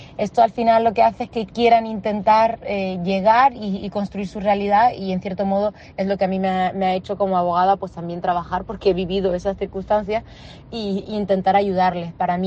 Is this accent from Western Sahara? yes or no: yes; Western Sahara; es un subidón como abogada, como saharaui y como persona y ciudadana